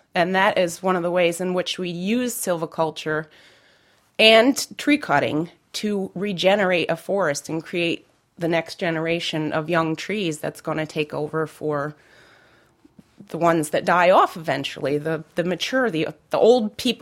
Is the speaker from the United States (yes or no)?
yes; New York, United States; I'm a consulting forester in the Catskill Mountain regions of New York State. Well, I grew up in the Catskills, and I've always enjoyed being outside in the woods.